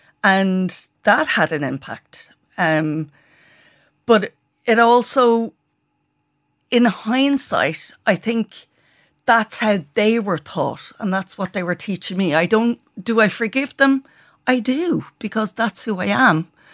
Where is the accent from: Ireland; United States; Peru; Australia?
Ireland; Blackrock, Leinster; also born or lived in England; I was born in England in a very fancy hospital because she was fancy. And then I was put in an orphanage in Blackrock.